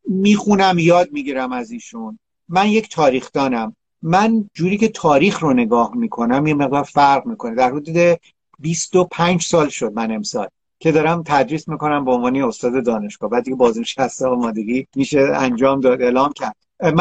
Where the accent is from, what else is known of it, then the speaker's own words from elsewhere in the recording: Iran; فکر میکنم خیلی مهمه که ما به عنوان یک ایرانی هویت خودمون رو داشته باشیم